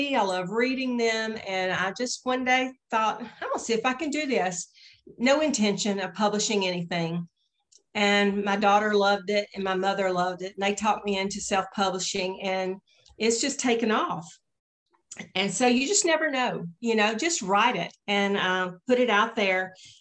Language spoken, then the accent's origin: English; Alabama, United States; it is kind of patterned after my version of my hometown in North Alabama, just a small town.